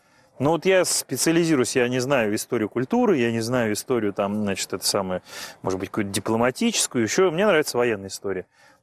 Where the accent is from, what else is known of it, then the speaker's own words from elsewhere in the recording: Russia; born there; Слава тебе, Господи, я родился в России, я русский, я православный.